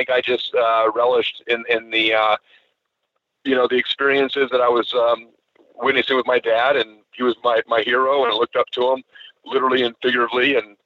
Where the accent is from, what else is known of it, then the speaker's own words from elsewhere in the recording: Hayward, California, United States; born there; Well, I was born in Hayward, California. And, you know, I was just born there. We moved around everywhere.